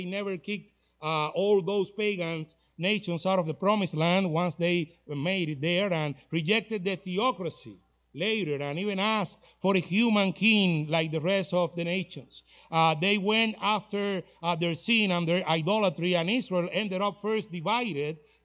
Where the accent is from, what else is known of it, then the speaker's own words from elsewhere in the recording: Cuba; There in the back, we are not from Mexico. We are from Cuba, okay? We are Cubans, and yes, we eat tacos, but we don't have tacos in Cuba.